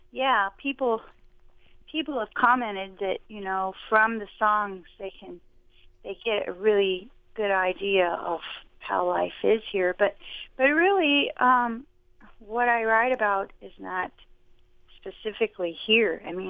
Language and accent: English; Iowa, United States; born there; I mean, I was born in Iowa, actually